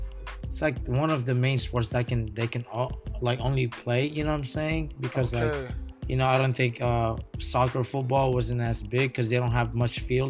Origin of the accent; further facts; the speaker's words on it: Philippines; It all started when I was a little kid, man. I grew up in the Philippines, third world